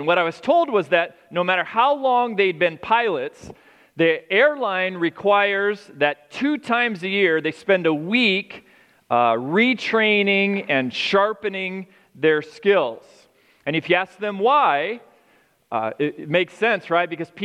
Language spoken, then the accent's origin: English; Colorado, United States; born there; I was born in Colorado, and as a kid, I used to love going to this restaurant.